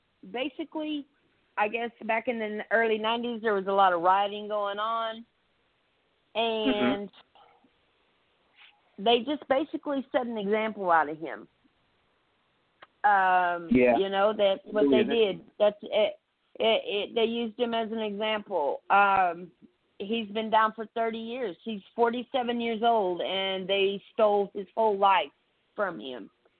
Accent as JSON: {"language": "English", "town": "Cleveland", "region": "Ohio", "country": "United States", "said": "I'm from Florida, or I live in Florida actually. I'm actually from Cleveland."}